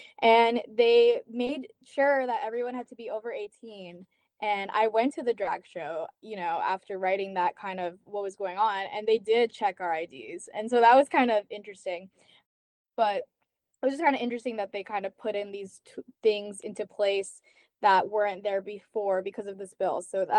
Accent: Miami, Florida, United States; also born or lived in Lake Worth; I'm from Florida. I was born in Miami and I lived in Miami until I was 12. And then me and my mom, we moved to Lake Worth, which is just south of West Palm Beach.

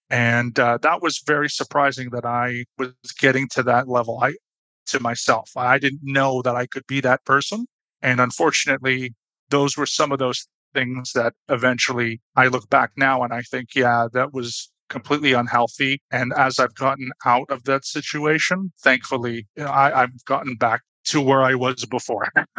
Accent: Canada; growing up in Canada

